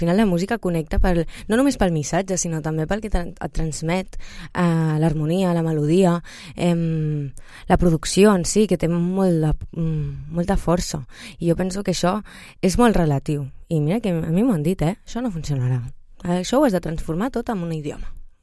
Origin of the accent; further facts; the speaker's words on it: Catalonia, Spain; jo soc catalana.